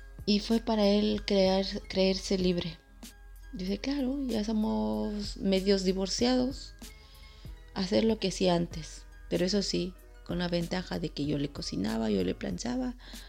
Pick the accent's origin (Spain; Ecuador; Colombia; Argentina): Ecuador; soy del Ecuador y quería contaros algo, una parte de mi historia